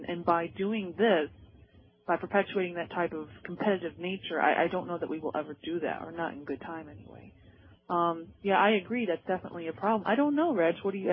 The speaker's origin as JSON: {"language": "English", "region": "Scotland", "country": "United Kingdom", "said": "I'm Scottish, so I can't help either."}